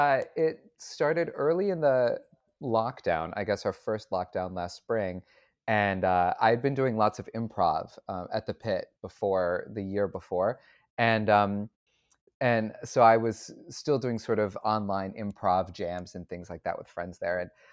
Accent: Syracuse, New York, United States; And luckily I grew up in Syracuse, New York, which has a lot of regional and local theater.

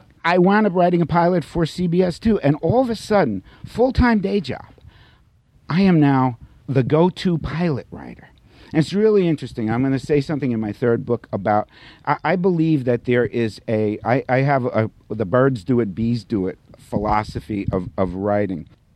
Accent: New York, United States; I'm from New York. You couldn't tell, could you? I didn't have that laid-back California look, right, you know?

